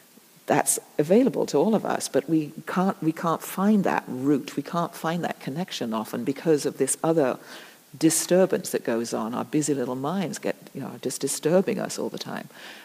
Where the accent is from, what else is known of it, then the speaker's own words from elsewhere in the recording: England, United Kingdom; I grew up in England, and so you have to do prayers at school in the morning and that kind of thing.